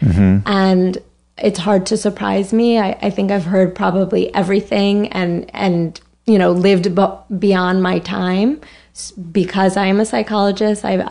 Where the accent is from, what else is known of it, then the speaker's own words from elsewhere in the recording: Larchmont, New York, United States; I grew up in New York. I'm from Westchester.